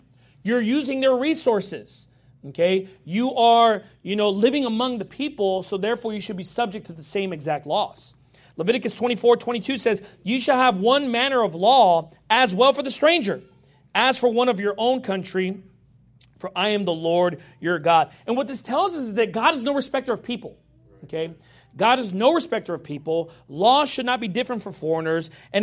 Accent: United States; But just in general, obviously, I'm an American, and I think we should be Americans when we come here, amen?

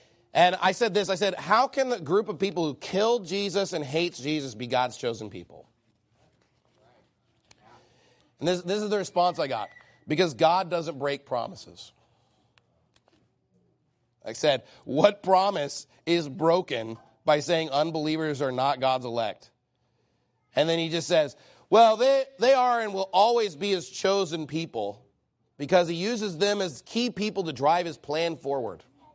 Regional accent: United States; for those of us that have grown up in America in a Christian home, wasn't that a privilege?

